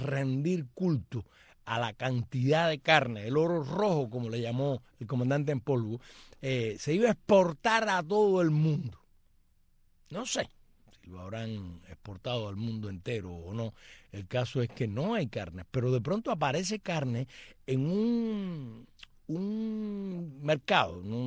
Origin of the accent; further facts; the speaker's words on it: Cuba; soy una cubana para el bien y no para el mal.